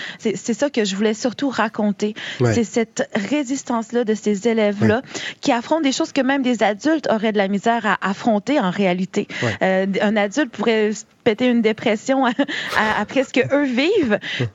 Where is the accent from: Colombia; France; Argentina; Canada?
Canada; Quebec City, Quebec; moi j'ai grandi à Québec. Je suis née dans une réserve Innu sur la côte nord. J'ai grandi à Québec, je suis déménagée, j'avais 7 ans.